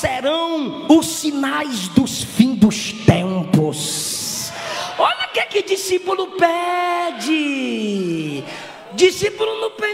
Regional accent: Bahia, Brazil; E como eu sou baiano, eu falo mesmo.

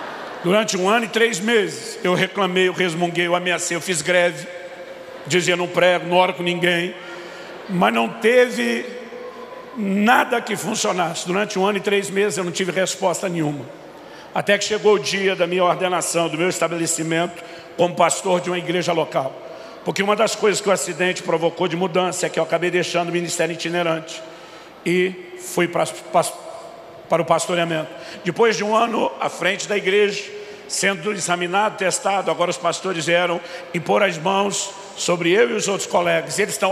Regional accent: Campinas, São Paulo, Brazil; now in Curitiba, Brazil; Estava mudando de Campinas, São Paulo, onde me criei, para Curitiba, aonde moro hoje.

